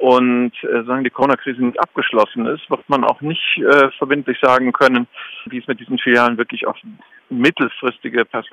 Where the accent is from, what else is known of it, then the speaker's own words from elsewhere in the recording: Düren, North Rhine-Westphalia, Germany; übrigens auch der Standort meiner Heimatstadt Düren, erhalten geblieben.